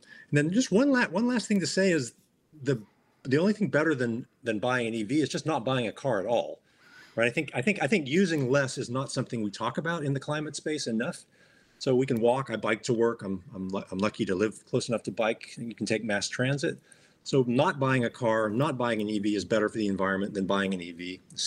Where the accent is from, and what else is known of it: Chicago, Illinois, United States; born or raised there; now in California, United States